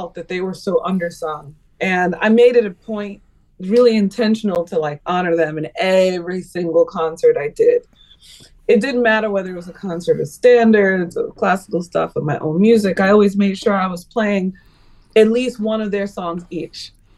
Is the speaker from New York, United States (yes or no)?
yes; New York, United States; And I'm from New York, so I'm like a hip hop baby.